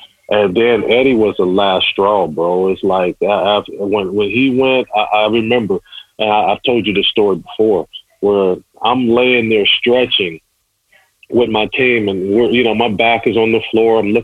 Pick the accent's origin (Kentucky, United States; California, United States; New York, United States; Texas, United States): California, United States; Pasadena; also born or lived in Glendora / La Verne; now in Las Vegas, United States; Oh, yeah. You know, Pasadena boy, went to Glendora High. Yeah, you know, family moved to Laverne before moving to Vegas. My brother's still in Upland.